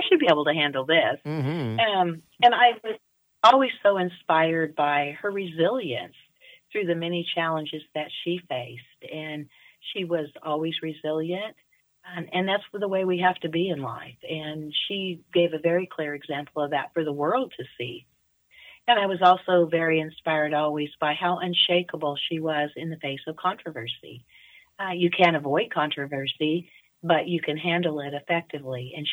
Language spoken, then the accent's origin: English; Pittsburgh, Kansas, United States; moved away as an adult; now in Joplin, United States; Well, I was born in Pittsburgh, Kansas, and I lived in Pittsburgh until the day I got married, and then we moved all the way to Joplin, Missouri. So Pittsburgh is very important to me. You never forget your hometown